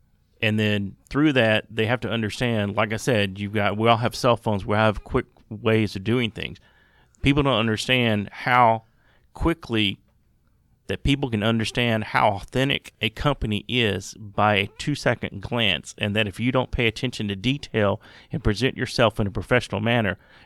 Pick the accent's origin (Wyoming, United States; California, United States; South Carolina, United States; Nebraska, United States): South Carolina, United States; And I grew up in South Carolina flying a small prop plane, so we both had a love for aviation.